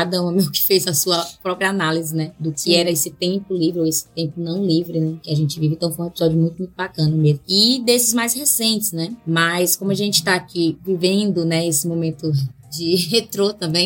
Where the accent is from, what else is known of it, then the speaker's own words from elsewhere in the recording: Ceará, Brazil; Somos cearenses, né?